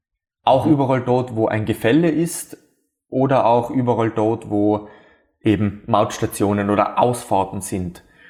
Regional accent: Austria; wenn man jetzt 1000 solche Rap-Systeme bei uns in Österreich verbauen würde

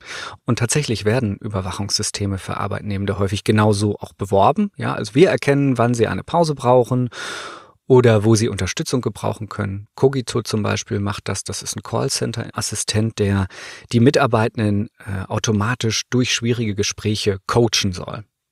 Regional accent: Northern Germany, Germany; Ich komme ja aus Norddeutschland

